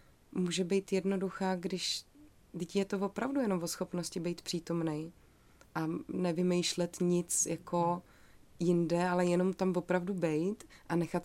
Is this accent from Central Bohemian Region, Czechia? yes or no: no; Ostrava, Moravian-Silesian Region, Czechia; myslím, že to slyším tím, že jsem z Ostravy.